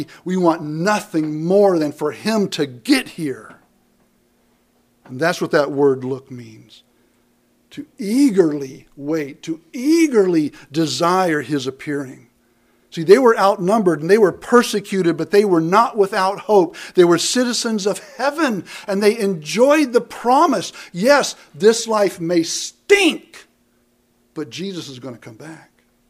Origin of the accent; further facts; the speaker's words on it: United States; born there; I'm thankful that by God's grace I was born in America